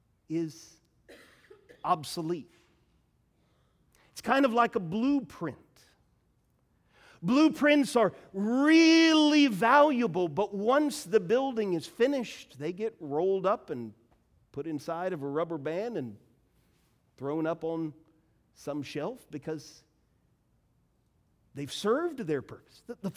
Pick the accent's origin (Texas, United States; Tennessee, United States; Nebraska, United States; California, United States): Tennessee, United States; Nashville; the house, thanks to Google, where I grew up in Nashville, Tennessee, 2818 Hody Drive. What a name for a street, Hody Drive, on the east side of Nashville.